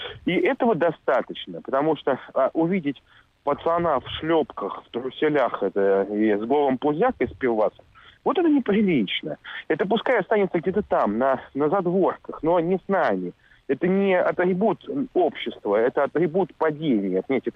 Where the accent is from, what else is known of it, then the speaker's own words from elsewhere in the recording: Saint Petersburg, Russia; Знаете, я вот вырос в Ленинграде, в Петербурге